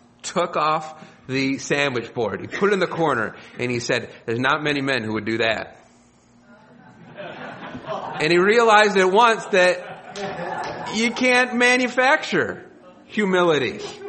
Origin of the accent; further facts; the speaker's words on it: United States; I'm an American, and I make minimal apology for that.